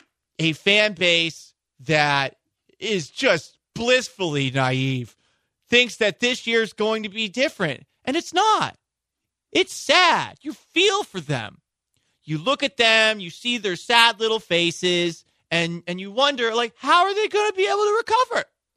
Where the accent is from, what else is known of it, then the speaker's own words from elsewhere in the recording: Massachusetts, United States; I'm sure people thought the same thing with some of the teams I grew up rooting for in the Boston area.